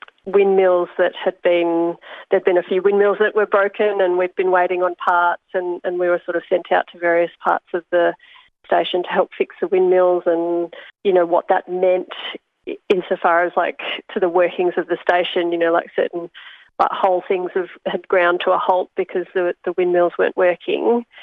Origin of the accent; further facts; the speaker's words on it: Perth, Western Australia, Australia; I mean, I'm from Perth. I'm born and bred